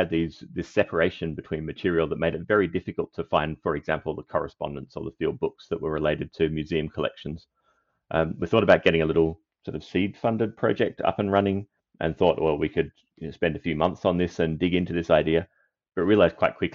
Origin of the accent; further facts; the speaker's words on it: Canberra, Australian Capital Territory, Australia; from Canberra in Australia, and I want to acknowledge that although it's now referred to as Canberra, I'm speaking from Ngunnawal and Ngambri country